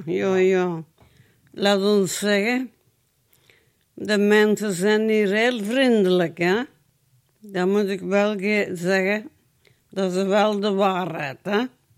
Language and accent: Dutch; Bunsbeek, Flemish Brabant, Belgium; opgegroeid als kind in Bunsbeek.